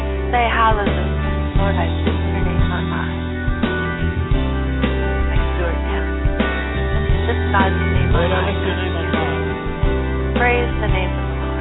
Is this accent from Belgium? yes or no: no; England, United Kingdom; It just happens that I'm English and I speak English, and I'm one who's sharing with you.